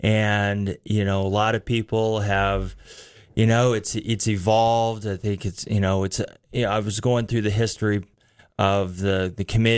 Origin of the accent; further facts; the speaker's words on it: Story, United States; also born or lived in Buffalo; I'm originally from Story. I was born in Buffalo. My childhood roots are in Story. So Story is my home.